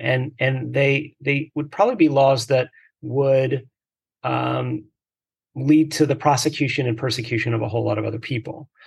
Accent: Houston, Texas, United States; I grew up in Houston, Texas, which is the most diverse city in the United States.

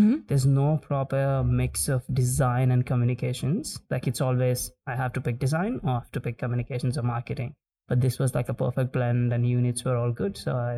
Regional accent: Hyderabad, Telangana, India; Yeah, Hyderabad, yeah.

